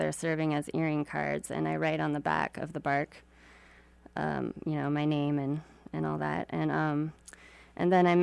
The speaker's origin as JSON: {"language": "English", "town": "Haines", "region": "Alaska", "country": "United States", "tie": "born or raised there", "said": "I grew up in Haines. Professionally, I'm a linguist. Most of my work has been on documenting the Tlingit language, working with elders. I moved back to Haines last winter with my family"}